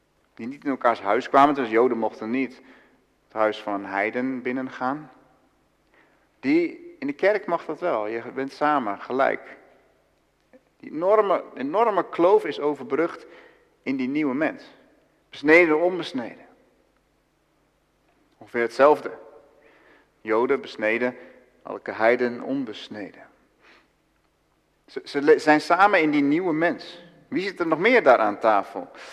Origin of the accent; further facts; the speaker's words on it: Overijssel, Netherlands; Ik kom uit Twente. Toen ik voor het eerst ging studeren in Amersfoort, Evangelische Hogeschool, kon men mij amper verstaan.